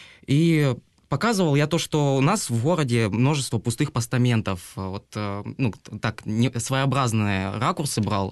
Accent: Horlivka, Donetsk Oblast, Ukraine; сейчас уже обучаюсь в Горловском инъязе иностранных языков, ну, который тоже переехал в Бахмут с Горловки. Вот, и сам я тоже из Горловки.

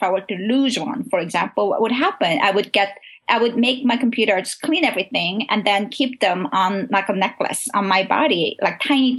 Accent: South Korea; because I am born and raised in South Korea, my family was separated by the war.

